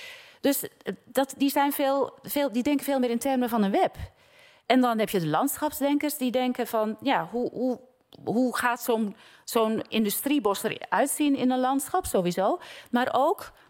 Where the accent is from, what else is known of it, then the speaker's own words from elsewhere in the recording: Giessenburg, South Holland, Netherlands; Giessenburg.